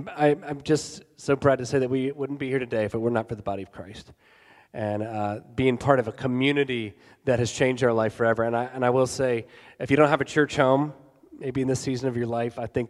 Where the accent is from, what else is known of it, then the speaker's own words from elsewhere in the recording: Montgomery, Alabama, United States; Catherine is from Georgia, and I grew up in Montgomery, Alabama.